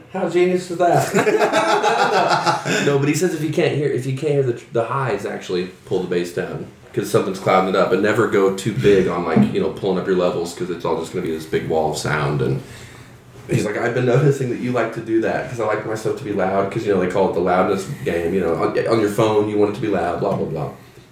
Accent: Vandalia, Illinois, United States; I grew up with him in Vandalia.

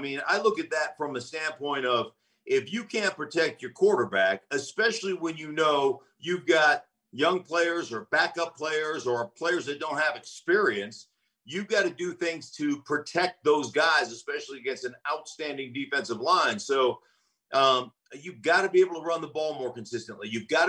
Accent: Alaska, United States; Well, no, it actually comes from I grew up in Alaska.

